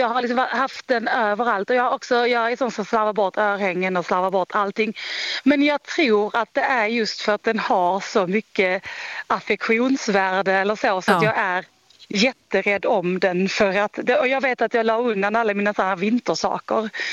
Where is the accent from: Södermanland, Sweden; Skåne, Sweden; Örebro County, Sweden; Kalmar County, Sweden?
Skåne, Sweden; now in Oslo, Norway; jag bor i Oslo, även om jag är från Skåne.